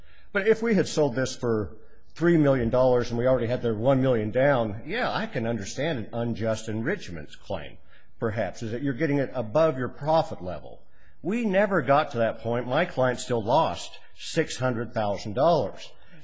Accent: Boise, Idaho, United States; I represent Western States Equipment Company. I'm from Boise, Idaho.

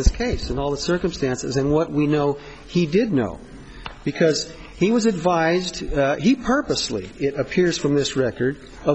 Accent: Sacramento, California, United States; Sacramento.

